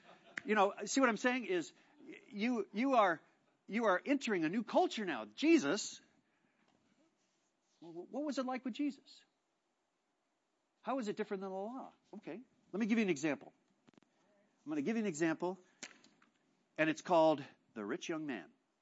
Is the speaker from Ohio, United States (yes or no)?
no; Colorado, United States; I grew up water skiing on Saturdays. I grew up, I don't know, we watched the Broncos because they came on at 11 in Colorado.